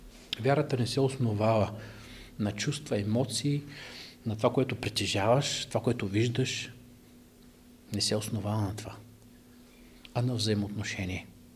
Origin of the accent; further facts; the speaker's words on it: Kazanlak, Stara Zagora Province, Bulgaria; Аз идвам от Казанлък, не е супер големия град.